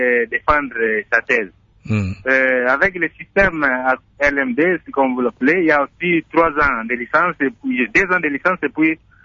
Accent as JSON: {"language": "French", "town": "Idiofa", "region": "Kwilu", "country": "DR Congo", "lives_now": "Kikwit, DR Congo", "said": "je suis à Kikwit parce que je viens d'Idiofa, je suis pas d'ici là"}